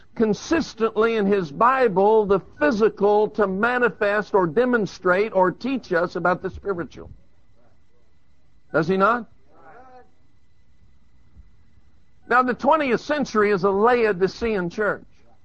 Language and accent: English; Colorado, United States; I was raised in Southern Colorado, and I thought, I'm going to drive up through the San Luis Valley.